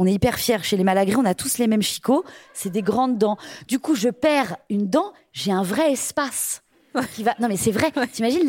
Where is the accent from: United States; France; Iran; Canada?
France; Brittany; de faire ça quand on est breton, quand même.